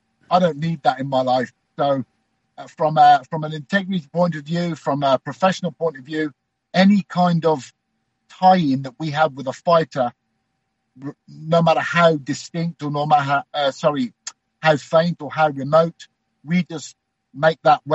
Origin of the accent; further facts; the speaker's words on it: Birmingham, West Midlands, United Kingdom; I live in Birmingham. You know, Birmingham's my hometown. When the UFC come here, I can be back.